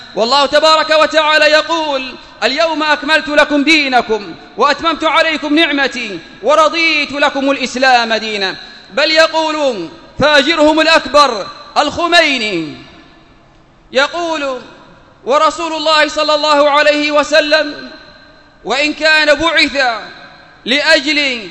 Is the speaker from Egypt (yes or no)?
no; Yemen; عقيدة الرافضة الاثني عشرية الذي يمثلها عندنا في اليمن الحوثيون